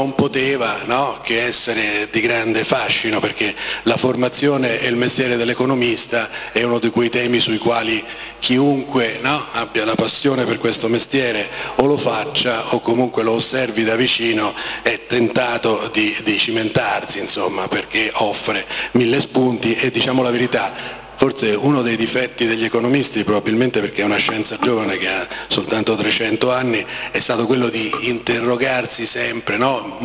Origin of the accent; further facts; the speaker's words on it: Jesi, Marche, Italy; perché sono marchigiano, sono di Iesi, per cui mi sento sempre a casa